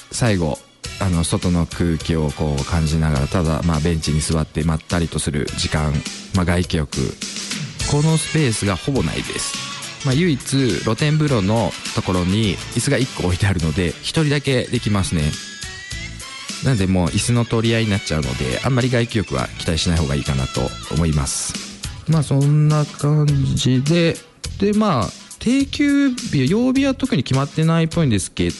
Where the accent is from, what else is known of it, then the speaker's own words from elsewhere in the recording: Kai, Yamanashi, Japan; 僕実はこの辺出身ではなく、まあ甲斐市の方の出身でして、まあ、たまたまちょっと実家の方に帰って